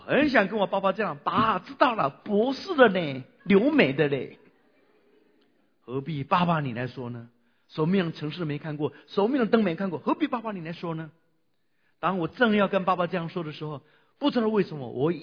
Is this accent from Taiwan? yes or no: yes; Nantou, Nantou County, Taiwan; 那是我国民小学二年级，我住在台湾的南投，发生921地震的地方啊，积极那个南投，我是在南投市。当时我们乡下两条主要的街道弄了一个红绿灯